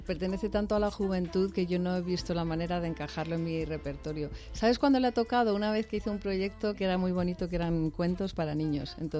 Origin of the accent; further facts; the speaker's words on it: Madrid, Community of Madrid, Spain; born there; Yo nací en Madrid, pero padre y madre daneses.